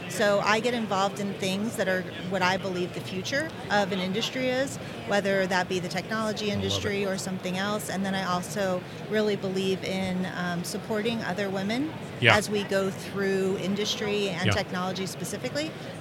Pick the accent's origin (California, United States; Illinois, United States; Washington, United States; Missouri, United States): Washington, United States; Seattle; also born or lived in Philadelphia; Yeah, so I'm originally born and bred in Philadelphia, grew up in Seattle.